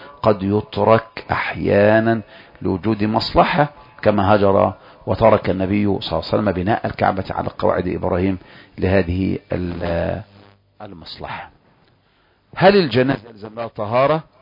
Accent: Egypt; لكن لو أن الإنسان خشي فتنة لمعهود الناس كما عندنا في مصر

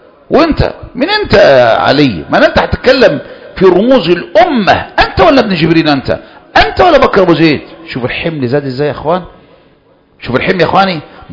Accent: Egypt; وجبنا كل هذا عندنا في مصر، كل هذا في مصر عندنا

